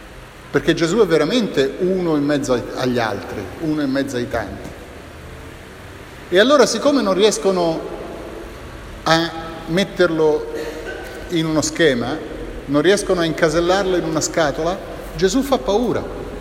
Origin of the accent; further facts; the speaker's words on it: Rome, Lazio, Italy; Io sono di Roma, sono qui in vacanza.